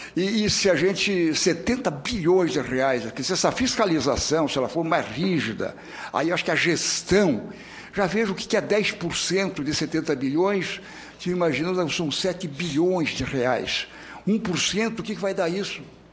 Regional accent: Santa Catarina, Brazil; Eu, como catarinense, é difícil estar aqui às segundas-feiras.

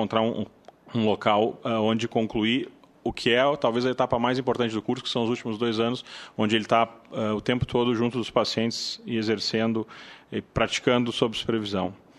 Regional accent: Rio Grande do Sul, Brazil; moved away as an adult; now in São Paulo, Brazil; Sou gaúcho, me formei no Rio Grande do Sul, mas exerço a profissão em São Paulo já há mais de 10 anos

